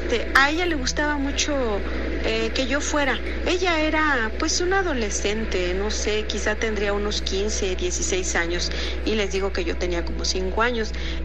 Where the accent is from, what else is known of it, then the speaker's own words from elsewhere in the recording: Guerrero, Mexico; Yo soy del estado de Guerrero.